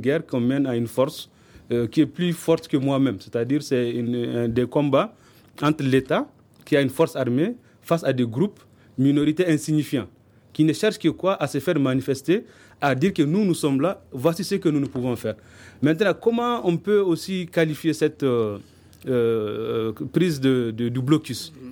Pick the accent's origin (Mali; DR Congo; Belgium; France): Mali; Timbuktu, Tombouctou; Moi, je suis de Tombouctou, sœur de Gao, bien sûr.